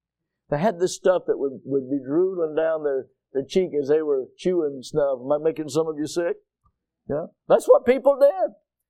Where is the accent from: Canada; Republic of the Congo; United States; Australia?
United States; Milton; I grew up here in Milton, and Milton was pretty much wilderness area back whenever I was growing up, right?